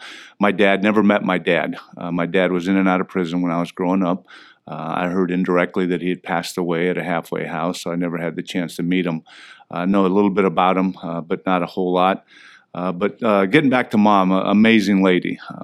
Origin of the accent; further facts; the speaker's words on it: Ontario, California, United States; You know, I grew up in Ontario, California, which was about 40 miles east of L.A., and I'm always sure to say California because when I say I'm from Ontario, people look at me and say, you're Canadian?